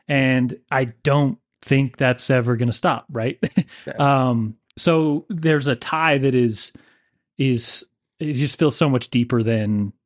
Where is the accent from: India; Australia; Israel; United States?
United States; Oakley, Utah; But then growing up in Oakley, Utah, in the foothills of the Uinta Mountains